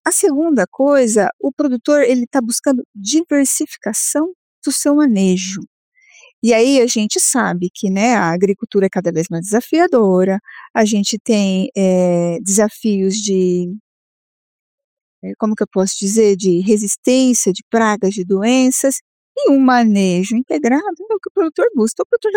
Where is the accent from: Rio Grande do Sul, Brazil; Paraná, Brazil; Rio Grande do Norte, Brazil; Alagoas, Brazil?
Paraná, Brazil; Londrina; Trabalho na Syngenta de São Paulo. Mas eu sou londrinense, Divino. Sou londrinense, mas eu trabalho lá.